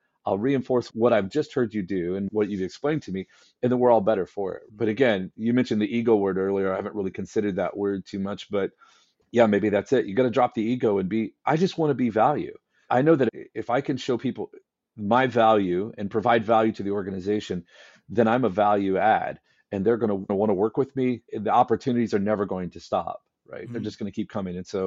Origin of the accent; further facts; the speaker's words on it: Midwest, United States; I'm a guy from the Midwest who I've just decided that I want to go for some things and I'm going for it, right?